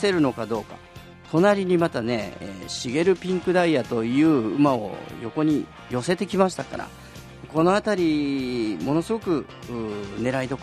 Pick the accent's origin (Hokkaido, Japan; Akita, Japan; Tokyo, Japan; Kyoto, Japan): Kyoto, Japan; 日曜日、京都で、私の地元京都でですね